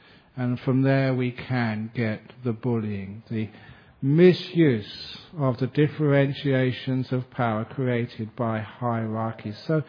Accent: Australia; And of course, I'm Australian, I don't agree with that.

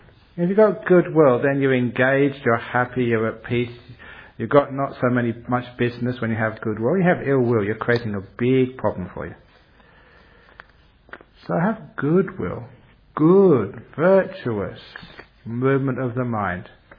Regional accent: London, United Kingdom; born there; I was born in London.

